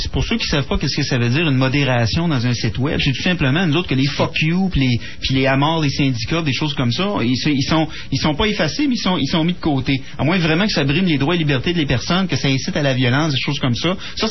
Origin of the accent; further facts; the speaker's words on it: Quebec City, Quebec, Canada; On vient de Québec, OK? Moi, j'y étais.